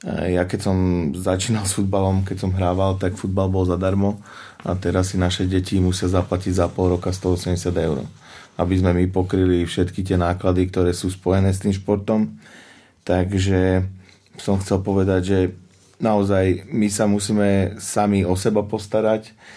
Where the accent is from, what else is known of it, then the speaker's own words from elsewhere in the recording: Pezinok, Bratislava Region, Slovakia; aby som nehovoril, že u nás v Pezinku je to najhoršie